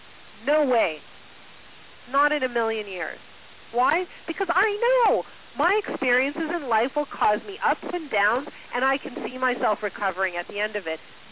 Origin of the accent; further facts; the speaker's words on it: Montreal, Quebec, Canada; I was in Montreal. I grew up in Montreal, and I was there with my family, and we stopped off at the mall where I grew up.